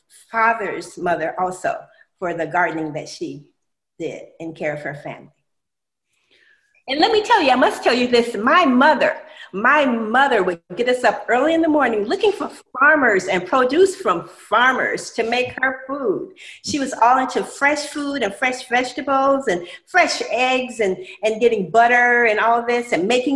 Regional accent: Tallahassee, Florida, United States; I grew up in Tallahassee, Florida.

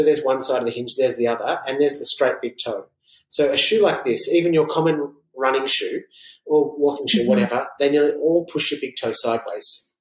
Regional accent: Melbourne, Victoria, Australia; I'm like, "Well, why are you asking me then? I'm from Melbourne."

